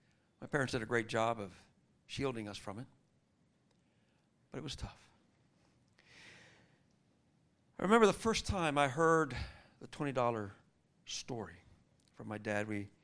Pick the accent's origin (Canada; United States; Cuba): Cuba; I grew up in Cuba